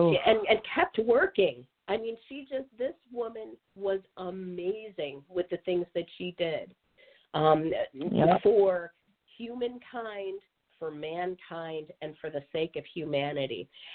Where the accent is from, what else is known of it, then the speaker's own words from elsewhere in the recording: Buffalo, New York, United States; now in Auburn, United States; That smaller is better, which is why I came from Western New York. I came from Buffalo, huge city, to this small area.